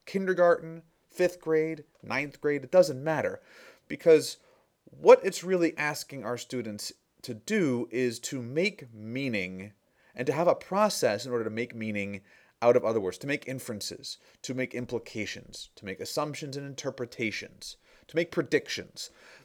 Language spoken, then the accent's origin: English; Connecticut, United States; moved away; I'm from away. I'm not originally from Maine, I'm from Connecticut.